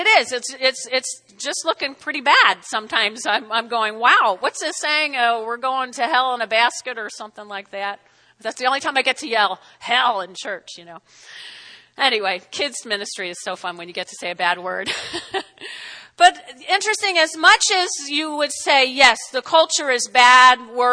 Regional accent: United States; But, you know, I was raised only in the United States.

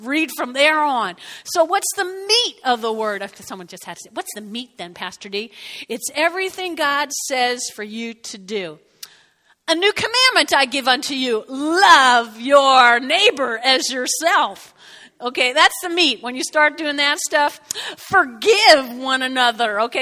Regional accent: New Jersey, United States; I had this fleeting thought, I'm from Jersey.

